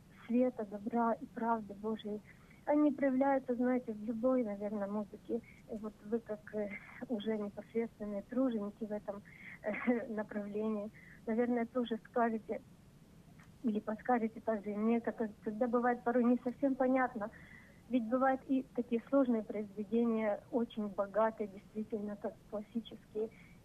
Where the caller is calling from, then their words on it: Vinnytsia, Vinnytsia Oblast, Ukraine; Я з Вінниці телефоную